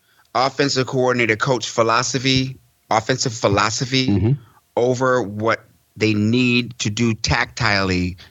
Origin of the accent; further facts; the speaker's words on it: Laramie, Wyoming, United States; also born or lived in Greenville, Mississippi / Casper, Wyoming / Fort Collins, Colorado / Washington, D.C.; I was abandoned as an infant in Greenville, Mississippi. I was adopted by a white woman from Wyoming. I was raised in Laramie, Wyoming, and Casper, Wyoming, and Fort Collins, Colorado.